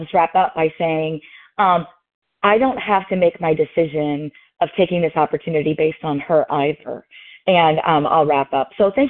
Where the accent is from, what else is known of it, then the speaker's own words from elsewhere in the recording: Louisville, Kentucky, United States; I'm from Louisville, Kentucky, and I'm really, really grateful to be here.